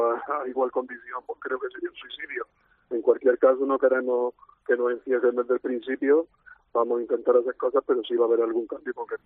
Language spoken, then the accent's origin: Spanish; Córdoba, Andalusia, Spain; No, yo soy de Córdoba capital.